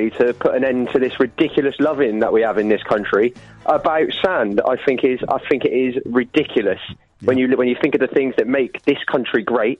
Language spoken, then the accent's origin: English; England, United Kingdom; Me, as an Englishman, I'm embarrassed about it